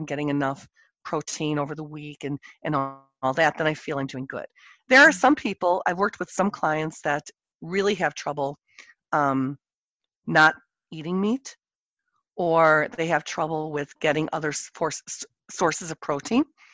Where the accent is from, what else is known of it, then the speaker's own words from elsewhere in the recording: Chicago, Illinois, United States; one of my best friends growing up in Chicago was Irish